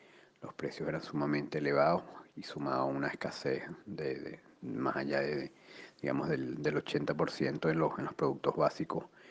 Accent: Caracas, Capital District, Venezuela; moved away as an adult; now in Argentina; soy venezolano, vengo de la ciudad de Caracas y emigré a Argentina en el año 2018.

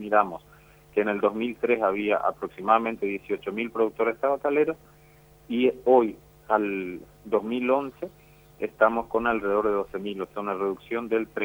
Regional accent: Misiones, Argentina; como nosotros argentinos, pero en especial nosotros los misioneros

